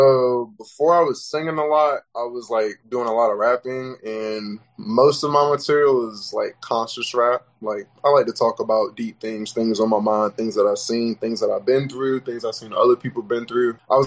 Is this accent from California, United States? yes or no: no; Elizabeth City, North Carolina, United States; now in Virginia, United States; I'm coming from Elizabeth City, North Carolina. Currently live in Virginia, but I go back to home every once in a while.